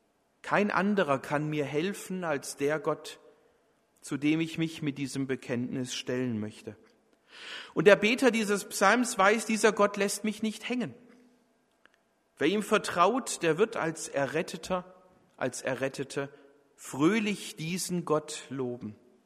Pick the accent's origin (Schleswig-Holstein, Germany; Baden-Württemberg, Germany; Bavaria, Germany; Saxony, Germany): Baden-Württemberg, Germany; ich finde es immer blöd als Schwabe, wenn andere Nicht-Schwaben sagen, ein Geschmäckle.